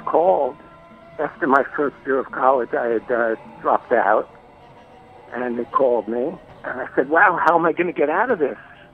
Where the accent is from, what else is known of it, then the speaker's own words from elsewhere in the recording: Yonkers, New York, United States; also born or lived in Bronx; Well, I was born in the Bronx and grew up in Westchester County in Yonkers.